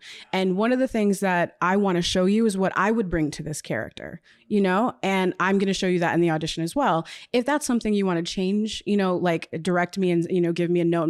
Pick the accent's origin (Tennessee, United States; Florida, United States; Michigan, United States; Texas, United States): Florida, United States; Orlando; And I'm like, I'm from Orlando.